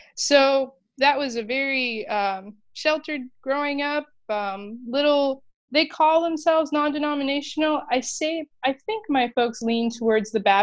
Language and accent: English; South Dakota, United States; So about myself, I'm from Western South Dakota, and I specify Western South Dakota because we are a ranching community as opposed to farming